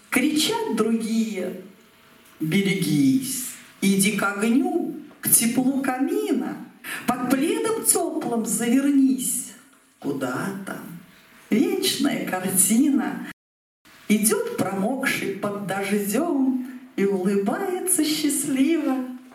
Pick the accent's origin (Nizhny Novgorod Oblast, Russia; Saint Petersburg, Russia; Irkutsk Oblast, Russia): Nizhny Novgorod Oblast, Russia; Nizhny Novgorod; Я действительно из Нижнего Новгорода.